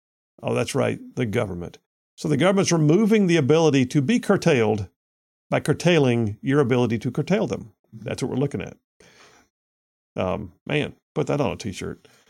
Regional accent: Ensley, Alabama, United States; I grew up in the Inslee area. Did a lot of my growing up in the Inslee area, Inslee and Wylam

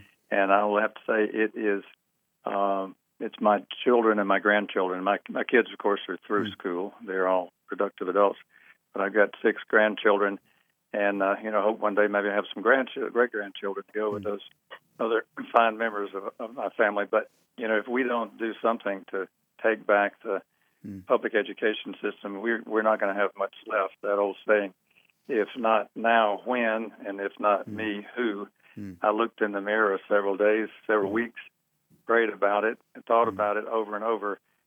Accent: Florence, Alabama, United States; I am an Alabamian from birth. I grew up in Florence, Alabama.

